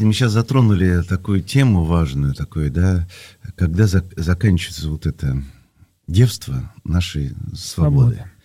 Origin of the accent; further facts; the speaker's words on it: Moscow, Russia; мы интеллигентные москвичи с вами